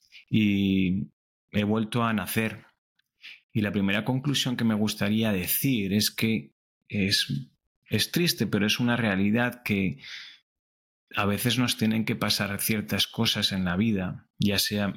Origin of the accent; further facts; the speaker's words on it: Vancouver, British Columbia, Canada; me trasladaron a Vancouver, que es de donde yo soy.